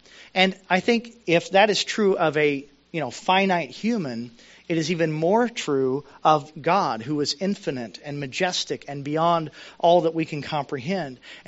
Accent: Indiana, United States; also born or lived in Lexington, Kentucky; I grew up mainly in Indiana. But before we moved to Indiana, I grew up in Lexington, Kentucky until I was 7.

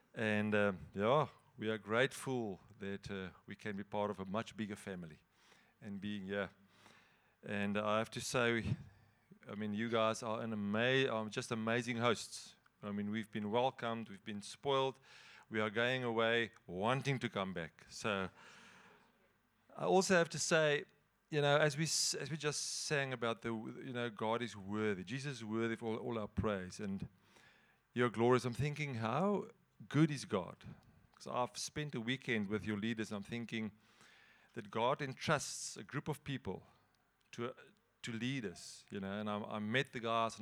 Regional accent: Queenstown, Eastern Cape, South Africa; we're from Queenstown in the Eastern Cape.

